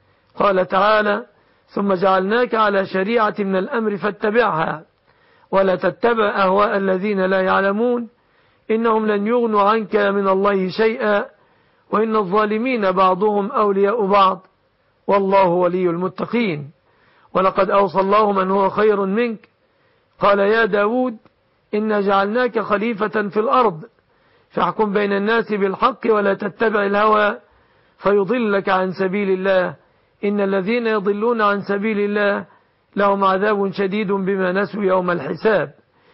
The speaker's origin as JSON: {"language": "Arabic", "country": "Egypt", "said": "أن يحفظ بلادنا مصر"}